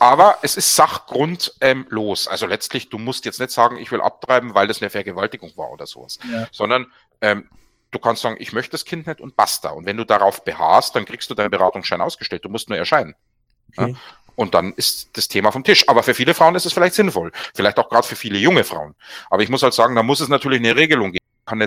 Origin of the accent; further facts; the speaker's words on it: Southern Germany, Germany; ich komme aus Süddeutschland.